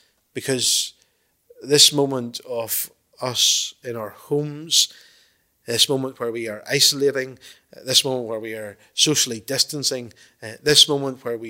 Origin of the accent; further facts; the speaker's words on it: Ballymena, Northern Ireland, United Kingdom; I'm obviously from the Promised Land, which is Ballymena.